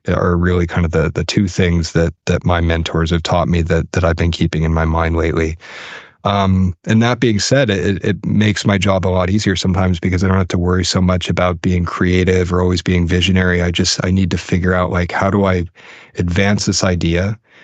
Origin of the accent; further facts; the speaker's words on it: Rust Belt, United States; I'm from the Rust Belt, you know, like my parents are always losing their jobs.